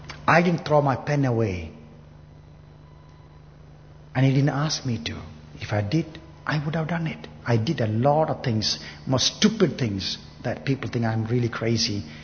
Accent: India; moved away as an adult; now in United States; And I grew up in India and going to school, always loved fountain pen.

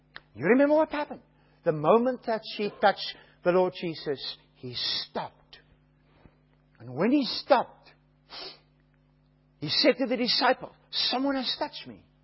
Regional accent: Australia; being an Australian, I will never see him next time he's out there

